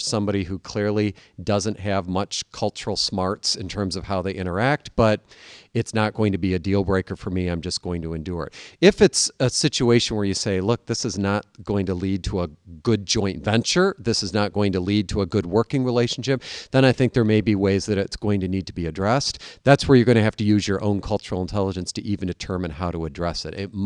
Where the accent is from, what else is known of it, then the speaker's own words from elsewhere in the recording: United States; So I might have to work extra hard, for example, as an American to build trust in certain places around the world